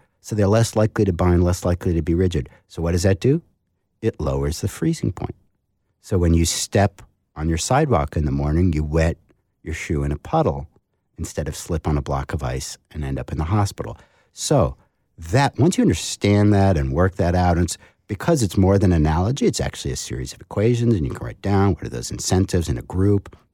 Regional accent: New England, United States; that's a rhetorical question because I come from New England

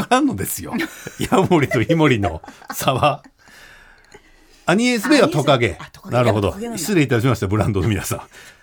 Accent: Kyushu, Japan; 地元九州にいた頃に馴染みのあった壁チョロですが、なんと上京してからは誰にも通じません

